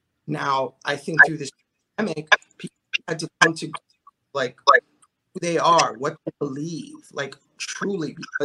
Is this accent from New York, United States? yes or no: yes; New York City, New York, United States; And look, I grew up in New York City.